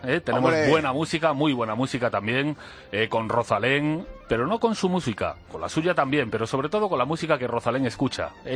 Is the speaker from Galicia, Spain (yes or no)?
yes; Galicia, Spain; soy gallego.